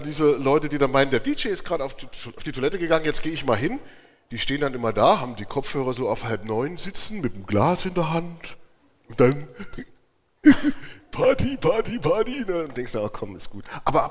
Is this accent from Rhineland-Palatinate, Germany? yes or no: no; Chemnitz, Saxony, Germany; born there; nicht nur das, ich bin auch noch gebürtiger Karl-Marx-Städter.